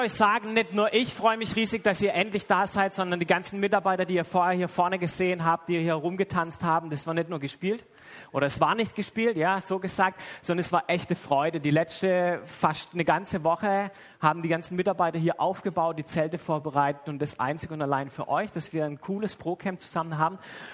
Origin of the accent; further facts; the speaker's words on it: Freiburg, Baden-Württemberg, Germany; also ich komme aus Freiburg.